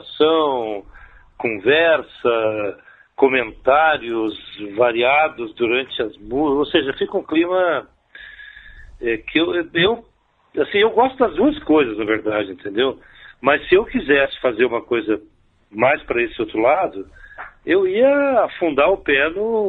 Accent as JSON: {"language": "Portuguese", "town": "Santo Antônio da Patrulha", "region": "Rio Grande do Sul", "country": "Brazil", "also_born_or_lived": "São Paulo / Porto Alegre", "moved": "yes", "lives_now": "Brasília, Brazil", "said": "Não, cara, eu sou gaúcho"}